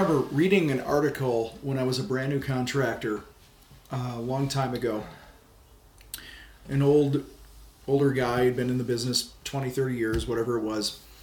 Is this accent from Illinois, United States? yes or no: yes; Illinois, United States; I'm from Illinois.